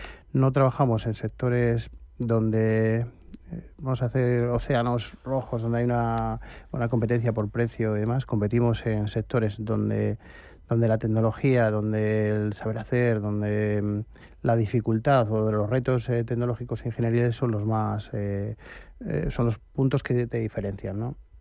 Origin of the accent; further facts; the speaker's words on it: Cantabria, Spain; Soy cántabro 100%